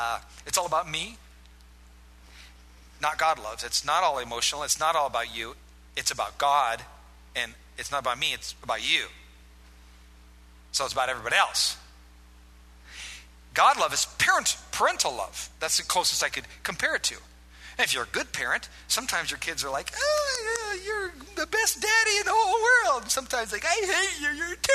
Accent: Iowa, United States; I grew up in Iowa on a farm, and there's not a lot to do, so you got to make your own entertainment.

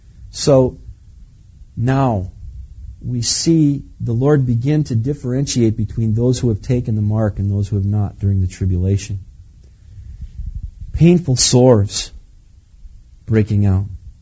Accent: Menasha, Wisconsin, United States; I lived on Little Lake Butamore. I grew up on Little Lake Butamore in Menasha.

